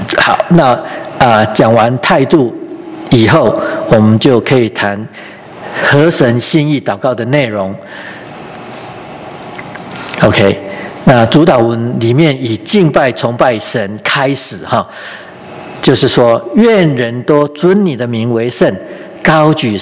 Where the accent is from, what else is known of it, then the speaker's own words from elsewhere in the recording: China; 我们中国人说这个敬鬼神而远之嘛